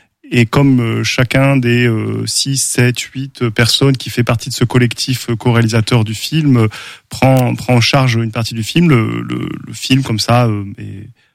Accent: Grand Est, France; now in Angers, France; J'habite Angers mais j'ai grandi en Champagne et donc pas à Reims mais pas loin.

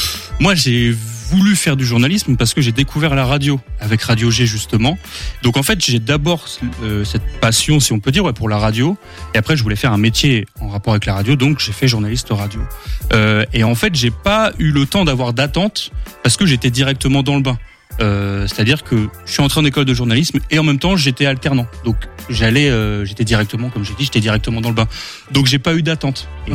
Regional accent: Angers, Pays de la Loire, France; Aujourd'hui je suis revenu chez moi à Angers

